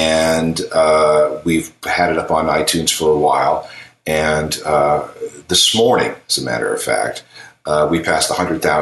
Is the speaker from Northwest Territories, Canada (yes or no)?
no; Manitoba, Canada; Okay, I live in Ontario. I'm from Manitoba.